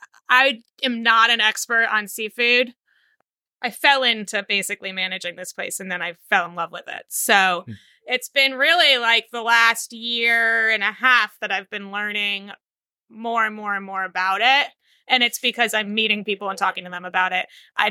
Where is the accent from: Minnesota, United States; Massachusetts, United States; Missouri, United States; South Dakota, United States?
Massachusetts, United States; also born or lived in Paris, France; I grew up in Massachusetts, so a very different seafood-focused community.